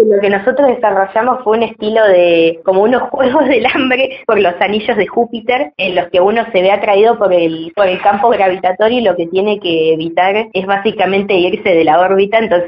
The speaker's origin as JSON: {"language": "Spanish", "town": "Esquel", "region": "Chubut", "country": "Argentina", "tie": "born or raised there", "also_born_or_lived": "Viedma / Santa Cruz", "said": "yo nací en Viedma, en Río Negro en realidad, pero viví muy poco tiempo ahí. El resto de mi vida estuve acá en Esquel, viví un poco en Santa Cruz, pero siempre en Esquel, así que soy esquelense más que nada."}